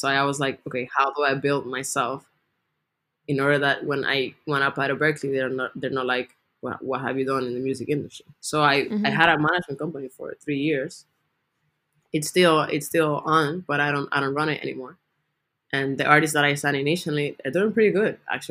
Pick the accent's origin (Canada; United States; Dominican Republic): Dominican Republic; Well, so I'm from the Dominican Republic, as you know. It's an island in the middle of the Caribbean, between Cuba and Puerto Rico.